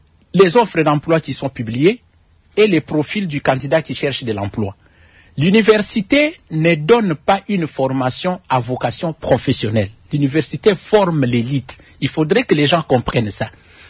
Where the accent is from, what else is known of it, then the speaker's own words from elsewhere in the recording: DR Congo; nous donne les droits, nous, en tant que Congolais, d'aider la nation avec notre expertise